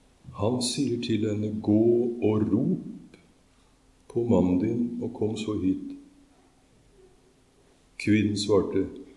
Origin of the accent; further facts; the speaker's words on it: Østfold, Norway; Jeg er fra Østfold og ikke så langt fra Sarpsborg.